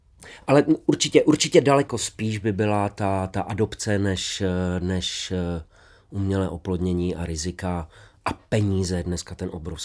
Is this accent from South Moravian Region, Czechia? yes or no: no; Ostrava, Moravian-Silesian Region, Czechia; možná už je to jenom proto, že jsme z Ostravy oba dva jsme tam vyrůstali